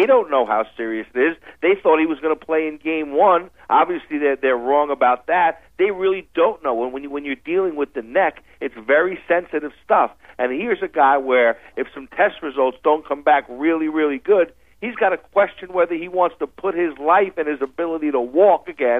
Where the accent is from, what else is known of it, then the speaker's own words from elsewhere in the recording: New York, United States; as a Jet fan and as a New Yorker